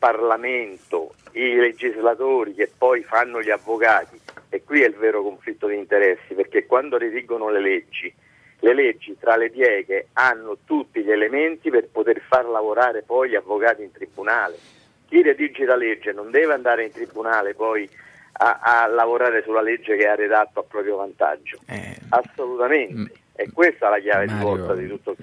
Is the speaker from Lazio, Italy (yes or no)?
yes; Rome, Lazio, Italy; E a Roma, io sono di Roma